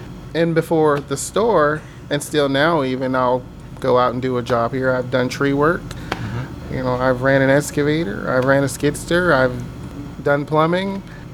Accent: North Carolina, United States; also born or lived in New Jersey; I was born in New Jersey, and I grew up in North Carolina on a farm, and I learned a lot of things.

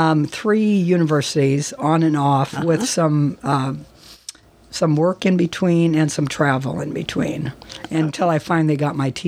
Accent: Kennewick, Washington, United States; No, I am not. But I am a Washingtonian.

